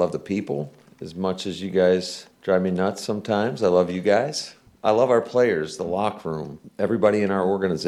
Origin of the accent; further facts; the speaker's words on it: Mount Pleasant, Michigan, United States; I mean, I grew up in the Midwest, and it's got the same type of vibe that I grew up in Mount Pleasant, Michigan.